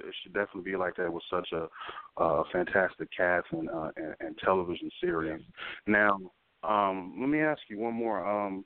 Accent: Chicago, Illinois, United States; now in Arizona, United States; I'm in Arizona right now, but I'm a Chicago boy at heart, man. I'm born and raised in Chicago, man

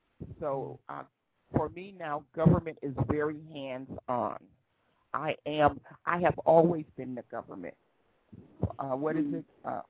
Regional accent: United States; now in Japan; And that's something here in Japan, as an American citizen, I've been able to do is become an observer.

